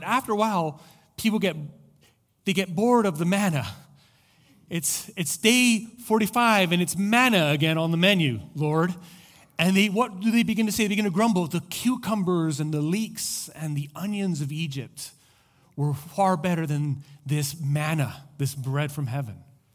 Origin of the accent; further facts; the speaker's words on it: Santiago, Santiago Metropolitan Region, Chile; now in United States; I grew up in Chile. I grew up in Santiago. It's the place that I, you know, it's still hard not for it to feel like home.